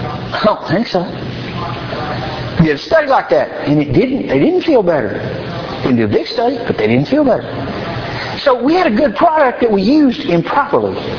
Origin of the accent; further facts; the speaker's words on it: Oklahoma, United States; Of course, I'm from Oklahoma, so whatever. No, I'm not picking on Oklahoma.